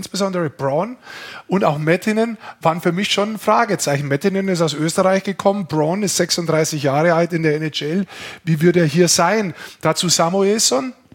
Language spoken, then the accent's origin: German; Bavaria, Germany; ich bin Niederbayer